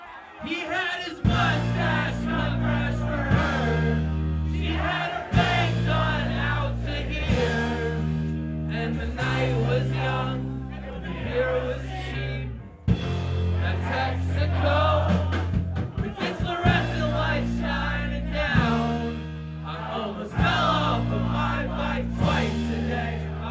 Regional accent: Midwest, United States; we're all from the Mid, most of us, save for Theo, are from the Midwest.

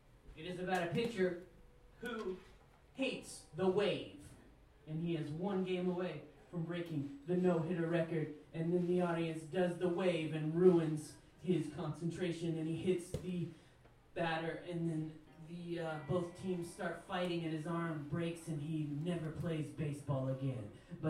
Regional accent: Denton, Texas, United States; we're from Denton, Texas, and we have a new album

